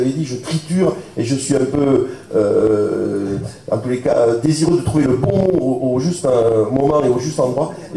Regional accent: Southern France, France; accent: southern French; C'est mon accent du sud qui me trouble là.

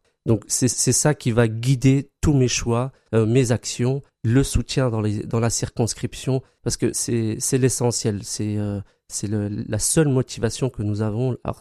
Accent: Remiremont, Grand Est, France; now in Nancy, France; j'ai vécu dans les Vosges toute ma scolarité. Je suis né à Remiremont et je vis à Nancy donc depuis 2000, là où je suis arrivé donc pour faire mes études au campus AES.

